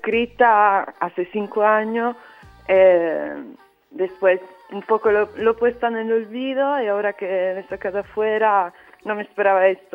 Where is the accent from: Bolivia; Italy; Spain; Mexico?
Italy; Spanish is a second language; siendo italiana te mandan el fusol la primera vez